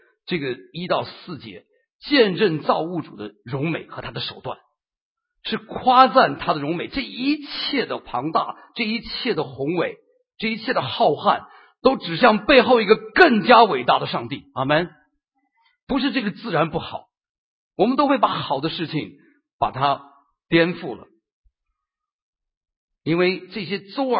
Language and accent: Chinese; Lanzhou, Gansu, China; 因为我家乡在甘肃兰州哈